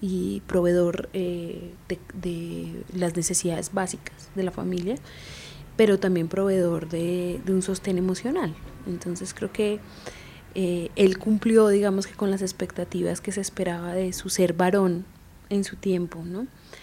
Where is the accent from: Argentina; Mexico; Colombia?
Colombia; born there; Yo soy colombo-mexicana. Nací en Colombia y tengo la nacionalidad mexicana por naturalización.